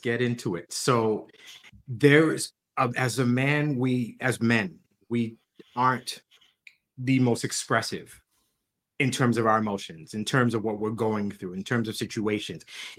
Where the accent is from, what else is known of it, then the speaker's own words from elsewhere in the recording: Long Island, New York, United States; Because I grew up in Long Island. That's New York.